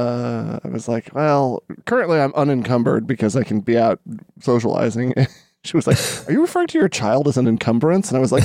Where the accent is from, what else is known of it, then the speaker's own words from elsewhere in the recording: New Mexico, United States; oh, I'm from New Mexico. It's like Mexico, but newer and further north.